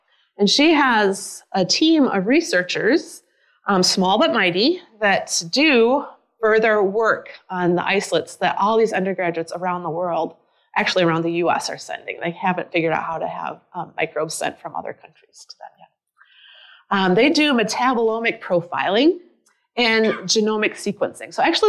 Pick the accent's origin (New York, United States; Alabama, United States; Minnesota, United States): Minnesota, United States; I'm from Minnesota, and I teach in the spring semester